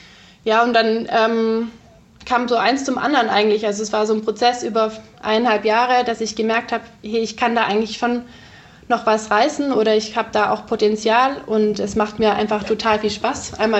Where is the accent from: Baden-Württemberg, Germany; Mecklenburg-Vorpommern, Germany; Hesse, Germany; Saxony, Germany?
Baden-Württemberg, Germany; Ravensburg; also ich komme ja aus Ravensburg ursprünglich